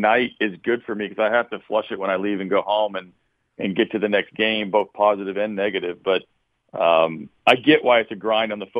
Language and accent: English; Oklahoma, United States; I grew up in Oklahoma, so, and I always get this way. I get sort of tied to my roots a little bit, so I'm on the Kyler Murray train.